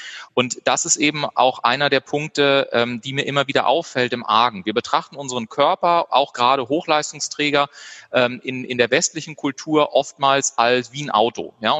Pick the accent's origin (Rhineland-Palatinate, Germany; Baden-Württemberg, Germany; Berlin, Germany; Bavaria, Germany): Bavaria, Germany; Garmisch-Partenkirchen; die wissen, ich bin in Partenkirchen geboren und ansonsten nehmen wir einfach Garmisch-Partenkirchen. Genau, da bin ich geboren und habe da 18 Jahre tatsächlich gelebt, bin zur Schule gegangen, Kloster Ettal war so mein Gymnasium.